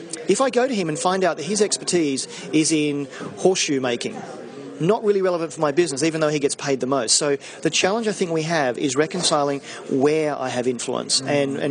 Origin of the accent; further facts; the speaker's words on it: Australia; now in London, United Kingdom; I'm Australian living in London, so it's a bit hard to say, you know, where my bread is buttered, as we say.